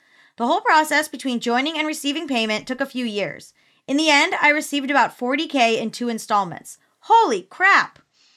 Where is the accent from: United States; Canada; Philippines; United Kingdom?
Canada; I'm a Canadian